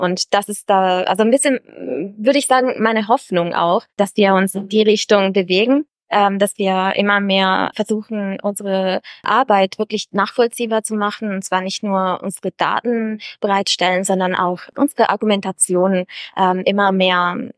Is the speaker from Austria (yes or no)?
no; Italy; German is a second language; now in Cologne, Germany; Und ja, ich bin eigentlich Italienerin. Ich bin erst seit 2020 offiziell in Deutschland.